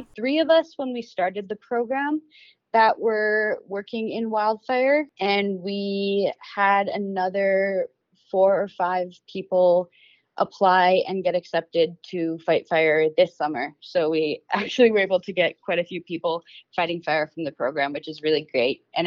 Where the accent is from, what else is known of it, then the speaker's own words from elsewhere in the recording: 100 Mile House, British Columbia, Canada; I worked in my hometown 100 Mile House on the local unit crew for 3 years.